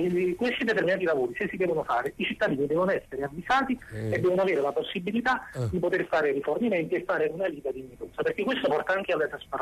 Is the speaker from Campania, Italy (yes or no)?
yes; Naples, Campania, Italy; now in Mercogliano, Italy; io sono partenopeo